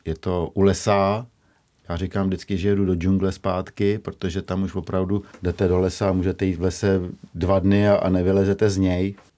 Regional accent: Smrdov, Vysočina Region, Czechia; Takže já jsem ze Smrdova a mý dva bráchové jsou ze Sázavky, ale jsme ze stejné vesnice.

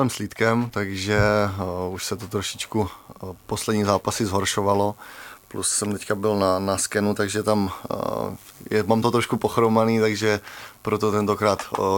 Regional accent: Hronov, Hradec Králové Region, Czechia; No já jsem původně z Hronova tedy šel do Náchoda, to jsem se posunul o kousek, to je 8 kilometrů.

